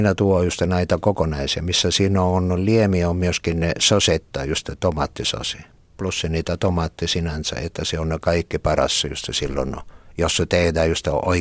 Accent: Italy; Finnish is a second language; now in Finland; vaikka mä olen italialainen, mä tukkaan olla myöskin suomalainen, kun mulla on myöskin Suomen kansalaisuus.

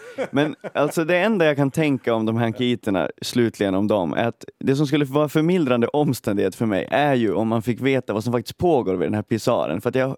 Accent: Sweden; Jag är uppväxt i Sverige med en rysskräck och en russofobi som är ganska utbredd liksom i Sverige.

